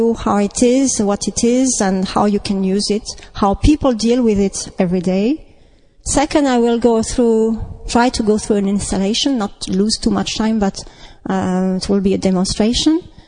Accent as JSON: {"language": "English", "country": "France", "second_language": "English", "said": "I come from France, so you may ask questions in German."}